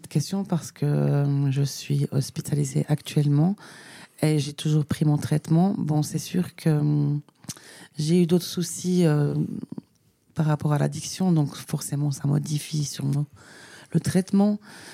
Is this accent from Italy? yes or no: no; Switzerland; J'habite à Sion. Je viens de Suisse. Non, mais parce que bon, j'ai voyagé entre cantons. Mais je suis revenue ici dans le canton du Valais il n'y a pas très très longtemps, il y a 2 ans et demi.